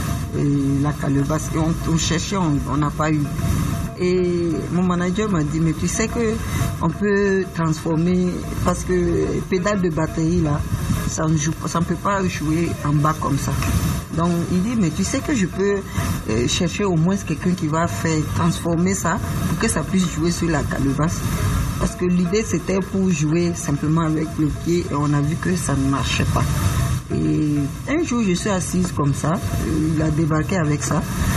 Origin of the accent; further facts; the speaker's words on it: Abidjan, Côte d’Ivoire; born there; Je suis né à Abidjan, mais je peux dire que j'ai grandi ici, chez ma grand-mère. Voilà, depuis l'âge de 5 ans, puis je suis venu chez ma grand-mère.